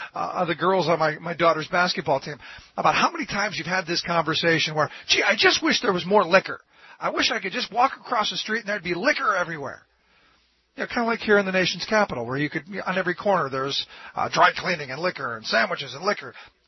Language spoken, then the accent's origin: English; Cleveland, Ohio, United States; As a kid growing up in Cleveland, liquor was available.